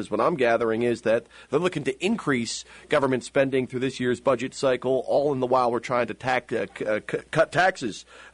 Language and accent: English; Northeast, United States; I'm from the Northeast originally. I've been here for 20-plus years.